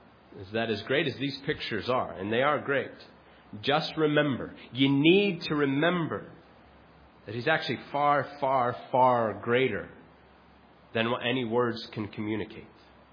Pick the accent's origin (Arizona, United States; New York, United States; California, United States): Arizona, United States; Phoenix; I grew up in Phoenix, which perhaps as a result, I'm very partial to the beauty of the Grand Canyon, which is in my state, of course.